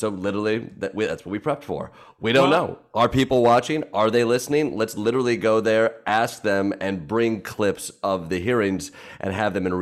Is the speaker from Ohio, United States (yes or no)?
no; Michigan, United States; You know, I come from Michigan. I have family members on all sides of the political spectrum